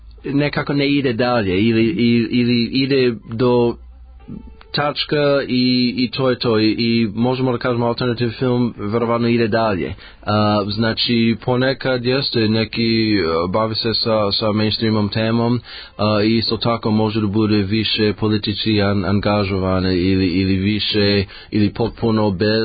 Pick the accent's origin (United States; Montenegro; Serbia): United States; Los Angeles, California; Serbian is a second language; moj grad Los Angeles je moj rodni grad